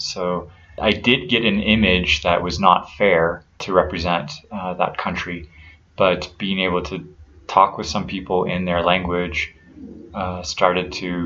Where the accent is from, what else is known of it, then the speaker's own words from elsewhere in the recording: California, United States; just growing up in California, Southern California